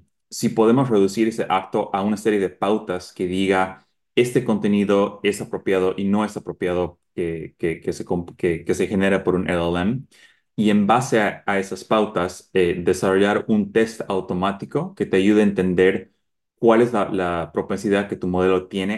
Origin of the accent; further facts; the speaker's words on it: Bolivia; yo como boliviano me gustó la idea y pensé cuál es otra entidad en esa área sudamericana de mi región que conozco y que para mí es muy personal, siendo mestizo, probablemente mitad aymara.